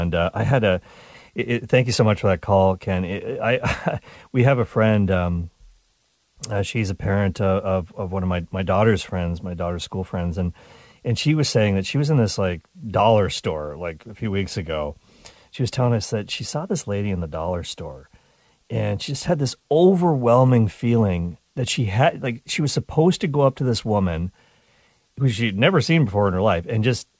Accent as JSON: {"language": "English", "country": "Canada", "said": "I'm Canadian."}